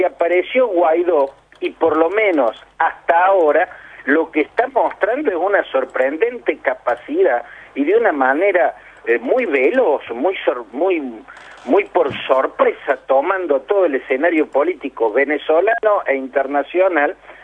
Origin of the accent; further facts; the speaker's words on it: Argentina; a quienes somos argentinos y vivimos en la Argentina